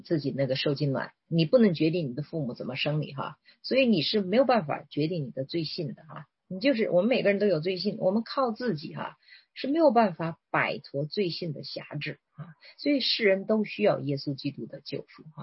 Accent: China; 因为我们中国人哈，我们从小的三观教育是非常不符合圣经真理

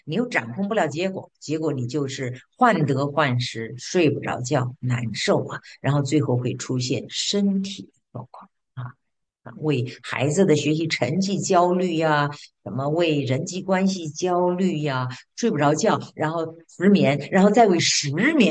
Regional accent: China; 这我们中国人中尤其严重

